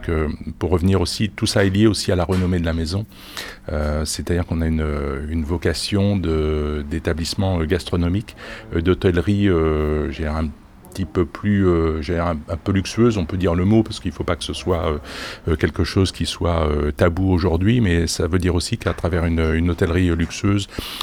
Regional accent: Blois, Centre-Val de Loire, France; born there; qui est né le 18 août 1955, donc j'ai 63 ans, je suis né à Blois

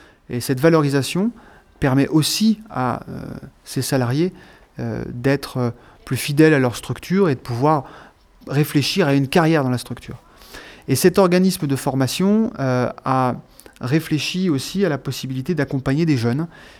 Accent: Nantes, Pays de la Loire, France; à la suite de mes études à Nantes, puisque je suis nantais.

